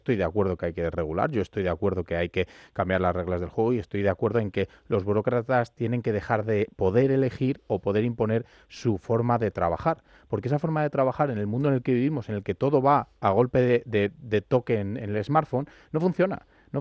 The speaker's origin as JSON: {"language": "Spanish", "country": "Spain", "said": "también es cierto que soy español, entonces como español, pues evidentemente a los españoles nos viene mejor que a los alemanes."}